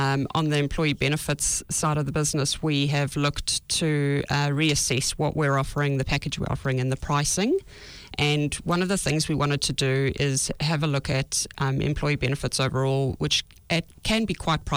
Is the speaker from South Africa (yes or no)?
yes; South Africa; moved away as an adult; now in New Zealand; So I moved to New Zealand from South Africa 16 years ago and went into recruitment.